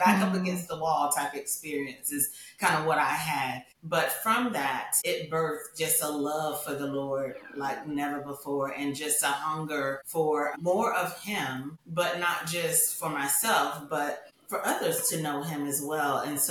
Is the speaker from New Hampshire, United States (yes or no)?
no; Lakeland, Florida, United States; So I grew up in this area. It's called Lakeland. So not far from Tampa. So between Tampa and Orlando in Lakeland.